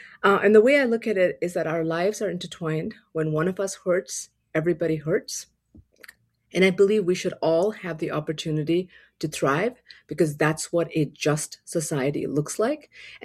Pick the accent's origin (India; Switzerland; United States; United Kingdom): India; I'm an immigrant. I grew up in India. My father was in the army. My mother was a school teacher. Growing up in India, we didn't have access to potable water.